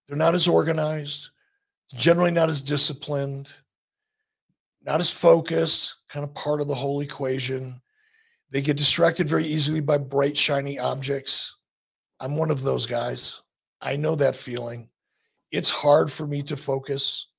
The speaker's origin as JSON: {"language": "English", "town": "Los Angeles", "region": "California", "country": "United States", "said": "and I'm from Los Angeles."}